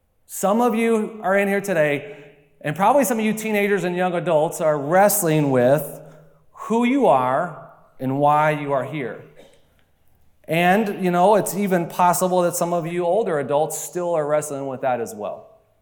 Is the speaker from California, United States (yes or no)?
no; Sanford, North Carolina, United States; born there; And I was born in Sanford, North Carolina.